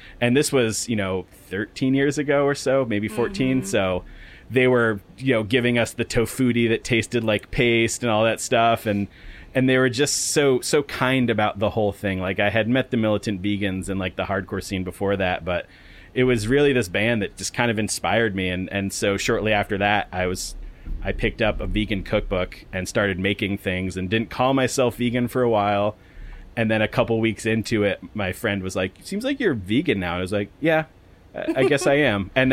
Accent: Connecticut, United States; I'm originally from Connecticut, so I still have a lot of friends and my family are there.

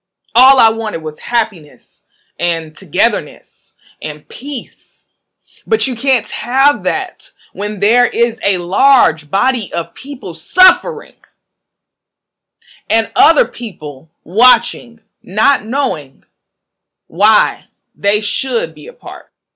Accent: St. Louis, Missouri, United States; I'm from St. Louis, Missouri.

